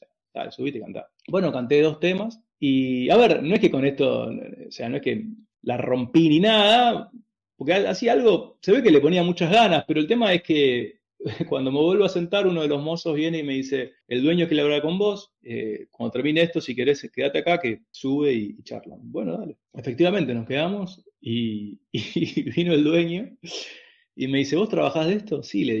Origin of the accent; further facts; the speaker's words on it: Avellaneda, Buenos Aires Province, Argentina; Nosotros somos de Avellaneda, nos fuimos hasta Capital